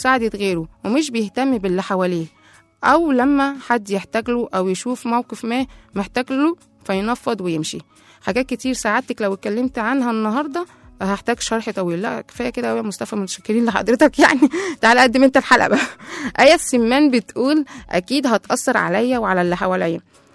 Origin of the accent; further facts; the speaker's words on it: Egypt; لان انا ابن مصر، انا اللي نفسي اشوفها في احسن حال